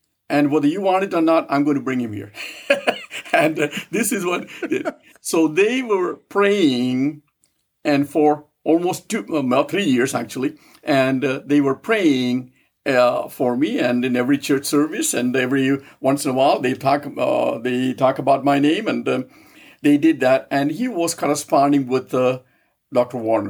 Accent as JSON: {"language": "English", "region": "Kerala", "country": "India", "tie": "born or raised there", "said": "I was several thousand miles away from my home state where I grew up. And I grew up in the southern part of India, a state known as Kerala."}